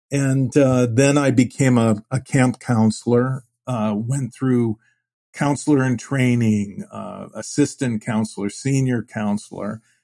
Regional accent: Phoenix, Arizona, United States; And I grew up in the Jewish community was maybe about 50,000-70,000. It's way larger than that now. And of course, Phoenix is now the sixth largest city in the United States.

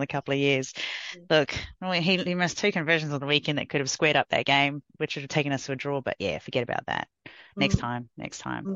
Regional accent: New Zealand; born there; first language Samoan; English is a second language; that was hello in Samoan, which is my native language. And I also said hello in Māori, which is the language of the First Nations people of New Zealand, where I was born.

